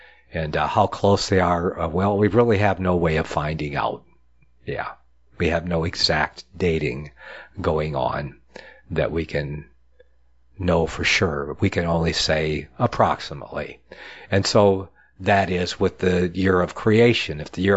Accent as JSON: {"language": "English", "region": "Michigan", "country": "United States", "tie": "born there", "said": "Dale, a fellow Michigander, I was born in Michigan, so Michiganders, kind of like, yeah."}